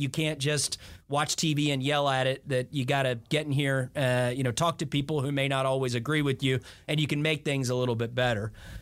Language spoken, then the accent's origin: English; Alpharetta, Georgia, United States; I grew up in Alpharetta, Georgia.